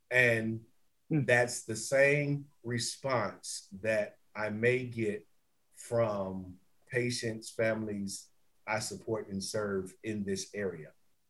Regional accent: Champaign-Urbana, Illinois, United States; I was born and raised in Champaign-Urbana, Illinois, right?

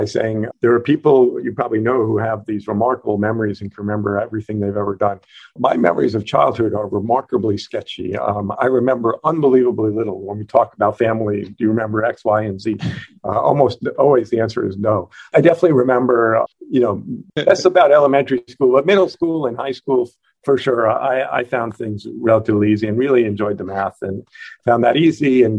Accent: New York City, New York, United States; So I grew up in New York City, primarily in Queens

